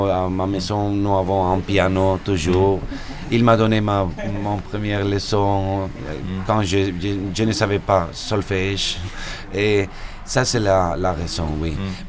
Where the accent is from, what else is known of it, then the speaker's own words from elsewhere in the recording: Spain; French is a second language; Je ne suis pas russe, je suis espagnol. Et à l'Espagne, nous n'avons pas une grande école pianistique.